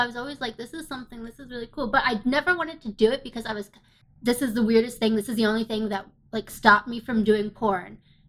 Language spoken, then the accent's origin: English; Ohio, United States; I'm very into sandwiches. I'm from Ohio.